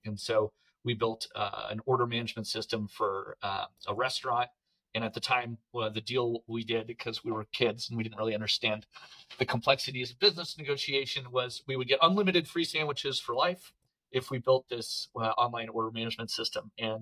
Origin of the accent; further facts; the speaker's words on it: Colorado, United States; I grew up in Colorado, my mother is French, and my father lived in South America. And so I got kind of an international, upbringing